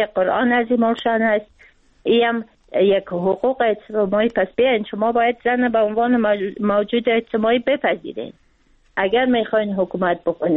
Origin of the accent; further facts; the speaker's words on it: Afghanistan; به عنوان یک فعال مدنی، به عنوان یک افغان